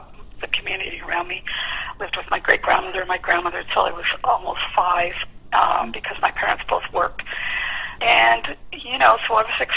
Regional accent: Hamilton, Ontario, Canada; now in Vancouver, Canada; I'm a woman artist of color. I live in Vancouver, but I grew up in Hamilton, Ontario

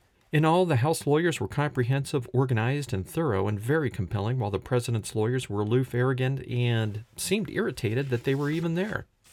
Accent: West Palm Beach, Florida, United States; moved away; Well, folks, I grew up in West Palm Beach and moved north, but in my 26 years in Florida, I can say we never saw one iguana.

